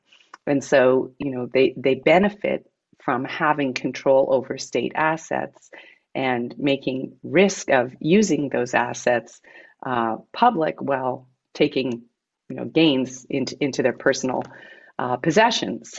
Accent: Canada; born there; I'll confess that I am Canadian by birth. It's about the size of my country's GDP.

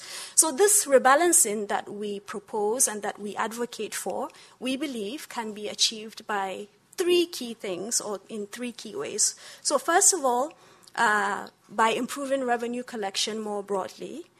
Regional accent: Nigeria; And I come from Nigeria.

